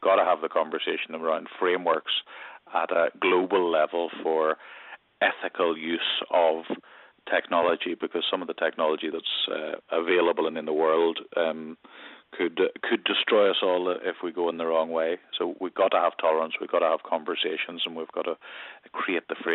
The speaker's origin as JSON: {"language": "English", "region": "Northern Ireland", "country": "United Kingdom", "tie": "born or raised there", "said": "I grew up in Northern Ireland, where there was conflict for many years"}